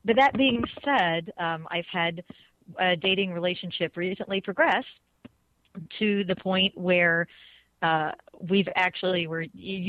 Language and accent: English; Texas, United States; It was only about 90. I'm from Texas.